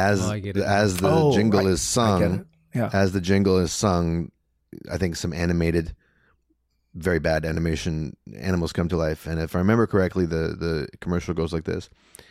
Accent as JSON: {"language": "English", "country": "Canada", "said": "Probably the ads that stick out the most in my memory come from my youth as a Canadian boy in the early 1980s."}